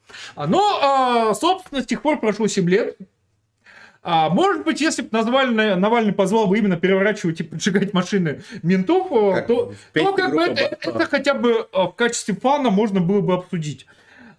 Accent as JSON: {"language": "Russian", "town": "Vladivostok", "region": "Primorsky Krai", "country": "Russia", "said": "А я вообще из Владивостока."}